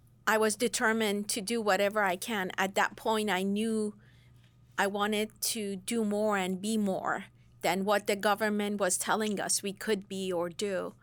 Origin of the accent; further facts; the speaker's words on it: Iran; So I grew up in the Islamic Revolution and Iran-Iraq War. So I used to watch my father and my grandfather listening to Voice of America